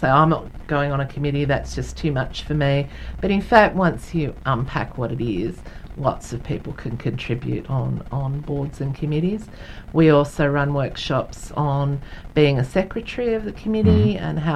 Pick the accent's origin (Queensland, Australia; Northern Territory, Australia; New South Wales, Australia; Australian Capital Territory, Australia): New South Wales, Australia; now in Victoria, Australia; I come from New South Wales where you pay foster carers.